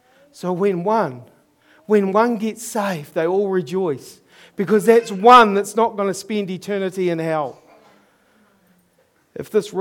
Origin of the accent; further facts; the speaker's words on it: New Zealand; I'm from New Zealand.